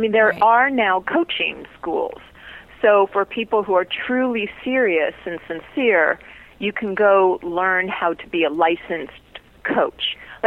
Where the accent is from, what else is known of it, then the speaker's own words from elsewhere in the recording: Los Angeles, California, United States; No, born and raised.